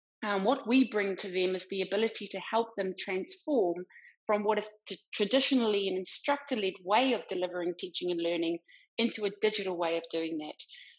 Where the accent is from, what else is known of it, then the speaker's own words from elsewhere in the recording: New Zealand; now in South Africa; not originally from South Africa, I'm originally from New Zealand, but been living here since 2005.